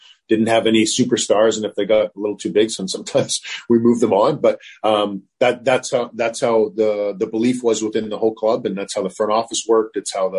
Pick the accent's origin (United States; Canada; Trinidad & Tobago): Canada; I'm Canadian. It took me a while to get used to it down here too.